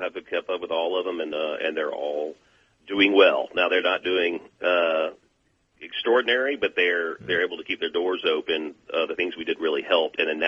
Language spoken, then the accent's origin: English; Baton Rouge, Louisiana, United States; he was able to help me with a restaurant in Baton Rouge, my hometown, Poor Boy Lloyd's, an old Cajun restaurant